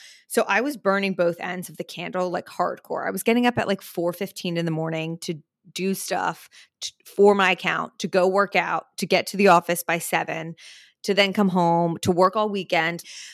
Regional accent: New Jersey, United States; I'm from Jersey. I am one of three girls.

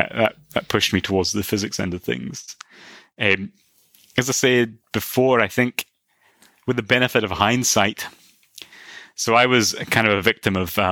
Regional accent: Milton Keynes, South East England, United Kingdom; accent: Scottish; also born or lived in London; I was actually born in London and raised in Milton Keynes, so apologies for adopting a somewhat Scottishish accent.

